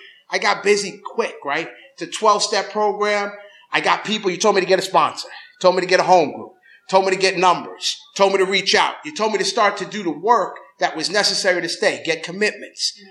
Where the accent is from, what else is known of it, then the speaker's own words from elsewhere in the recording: New York, United States; I'm from New York, got clean in Brooklyn, live in Long Island